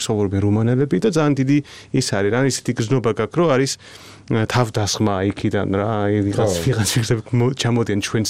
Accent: United Kingdom; აი მართლა ჩემი ბრიტანეთი არის, მე გავიზარდე ევროკავშირის წევრ ქვეყანაში, დიდი ბრიტანეთი, იყო ძალიან ევროპული რა

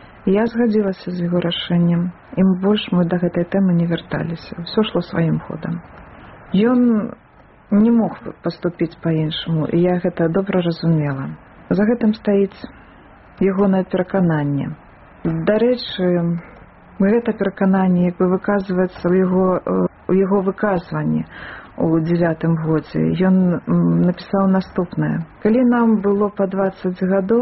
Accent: Loyew, Gomel Region, Belarus; А я таксама з Гомельшчыны, нарадзілася ў гарадскім пасёлку Лоеў.

